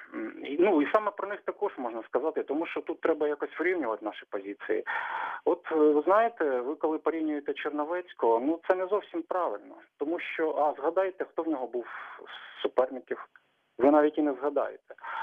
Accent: Lubny, Poltava Oblast, Ukraine; місто Лубни.

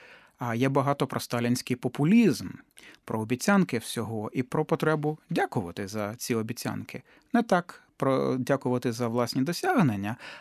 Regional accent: Kyiv, Ukraine; Звичайно, одна з причин є те, що я сам киянин. І я люблю це місто.

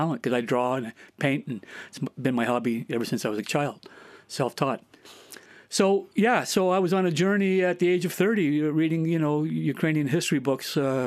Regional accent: Kingston, Ontario, Canada; born there; Yes, I was born in Canada, Kingston, Ontario. Went to a school called Robert Meek Public School. Came from a family of nine boys and one girl. My father is Ukrainian.

